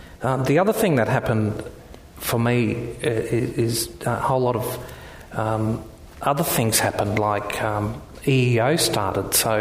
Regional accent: Rockhampton, Queensland, Australia; outside my hometown of Rockhampton.

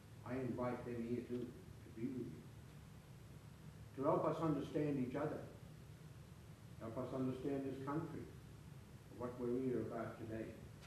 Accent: Raukkan, South Australia, Australia; I was born down on Lake Alexandrina, on Raukan. I lived there. I went to school there. I grew up to nearly a teenager, and then we had to move. We had to move to another community.

